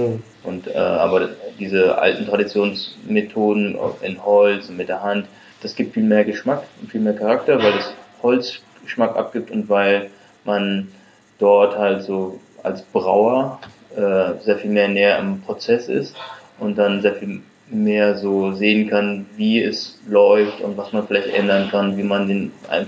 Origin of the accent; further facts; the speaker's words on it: Japan; also ich komme halt aus Japan